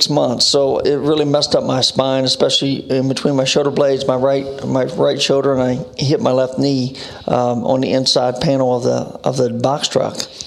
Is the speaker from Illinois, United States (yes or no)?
no; Indianapolis, Indiana, United States; Yeah, I grew up in an impoverished home. Mom and dad in a home, five sisters. I grew up in a very impoverished area.